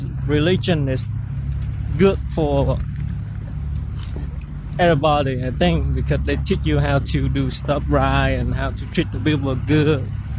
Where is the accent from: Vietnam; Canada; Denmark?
Vietnam